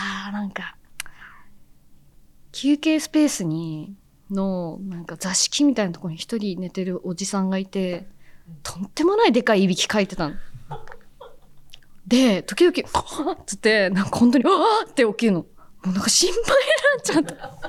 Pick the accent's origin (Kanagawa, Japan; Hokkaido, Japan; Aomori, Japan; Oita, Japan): Oita, Japan; 出演者の中の一人のアナウンサーが自分と同じ大分県出身で